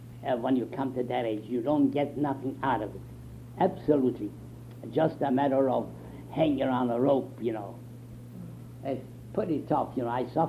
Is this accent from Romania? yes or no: yes; Romania; I come from Romania.